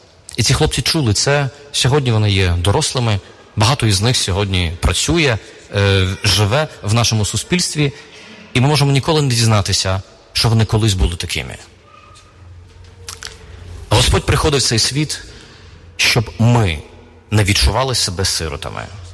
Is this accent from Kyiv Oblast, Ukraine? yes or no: no; Odesa, Odesa Oblast, Ukraine; В моєму рідному місті, в Одесі, в 90-х роках, була великою проблема безхатченків.